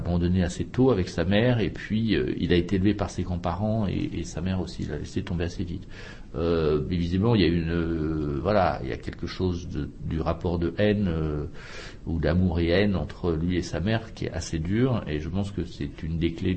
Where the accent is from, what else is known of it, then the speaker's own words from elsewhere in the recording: France; qu'on n'a pas forcément chez nous en France.